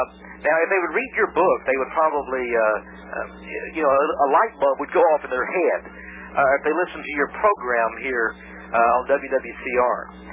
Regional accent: Texas, United States; as a Texan, being here in the capital of the state of Texas in Austin, Texas

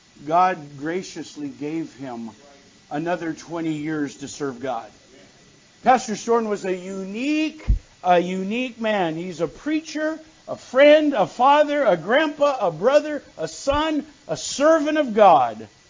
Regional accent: North Dakota, United States; I'm from North Dakota, okay? And he's from Wisconsin.

